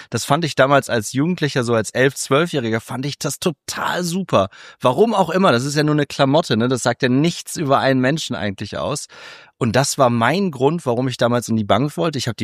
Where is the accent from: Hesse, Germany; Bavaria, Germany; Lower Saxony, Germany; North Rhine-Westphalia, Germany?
Lower Saxony, Germany; Cloppenburg; damals in meiner Heimatstadt in Kloppenburg